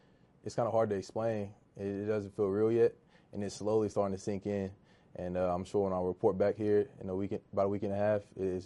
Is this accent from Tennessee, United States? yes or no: yes; Nashville, Tennessee, United States; It was great. It was only 2.5 hours away, so it wasn't too far at all. I can go back home when I need to.